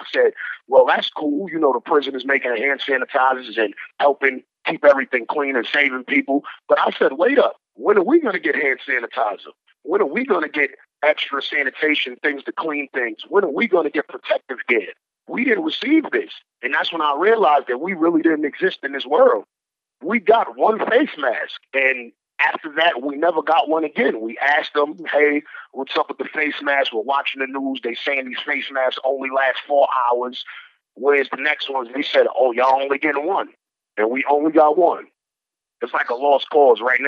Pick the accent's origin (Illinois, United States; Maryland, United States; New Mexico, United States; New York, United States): New York, United States; Brooklyn; I'm from East New York, Brooklyn. Like, we never got a chance out there.